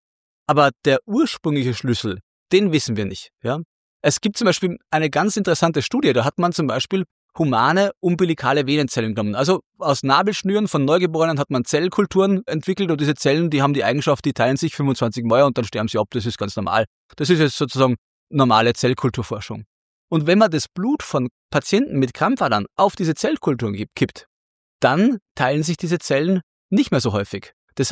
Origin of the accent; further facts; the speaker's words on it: Upper Austria, Austria; Als gebürtiger Oberösterreicher und Mühlviertler